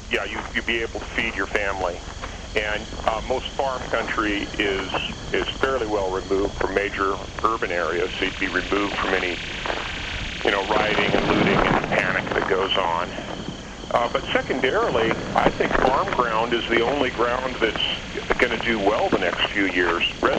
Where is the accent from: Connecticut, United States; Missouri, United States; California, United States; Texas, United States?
California, United States; Livermore; I grew up in Livermore, California.